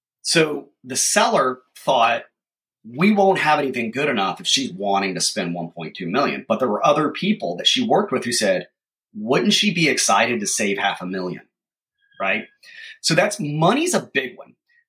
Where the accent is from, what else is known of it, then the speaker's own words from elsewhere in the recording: the South, United States; One, I grew up in the South, and there are certain social norms you follow.